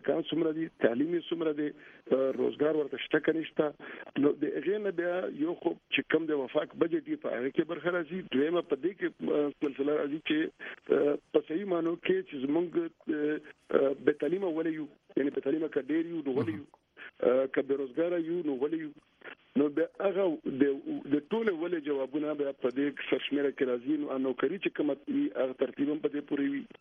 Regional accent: Khyber Pakhtunkhwa, Pakistan; زه د جنوبي وزیرستان یم بنیادی

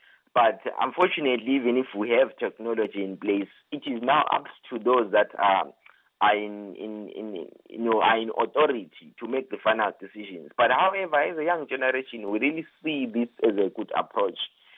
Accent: Zimbabwe; including my home country, Zimbabwe.

